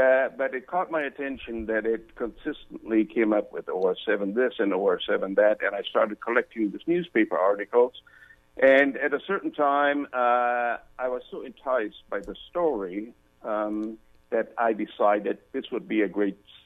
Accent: Germany; also born or lived in Costa Rica; Well, yes, I was born and raised in Germany, graduated from film school there

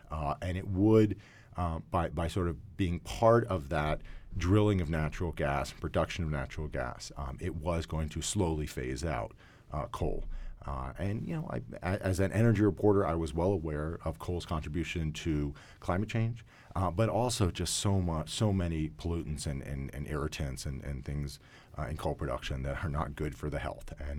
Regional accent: Philadelphia, Pennsylvania, United States; I grew up in Philadelphia. I'm a city kid.

